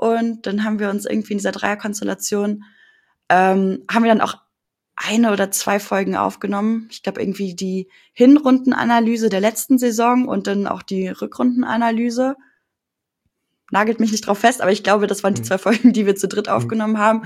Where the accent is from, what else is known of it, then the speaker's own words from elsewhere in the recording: Leverkusen, North Rhine-Westphalia, Germany; Ich bin 26 Jahre alt und ich komme tatsächlich aus Leverkusen. Uns gibt es. bin sogar gebürtige Leverkusenerin, also bin mein ganzes Leben hier